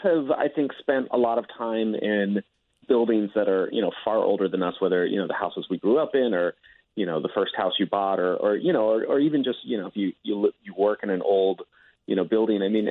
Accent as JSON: {"language": "English", "town": "San Jose", "region": "California", "country": "United States", "tie": "born or raised there", "said": "I mean, I grew up in San Jose, California, so I grew up near the Winchester Mystery House."}